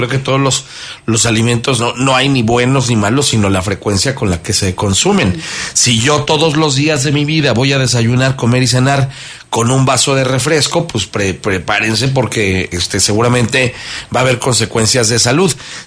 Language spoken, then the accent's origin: Spanish; Mexico; en los refrescos en la mesa de muchos de nosotros como mexicanos no aparecieron en nuestra infancia.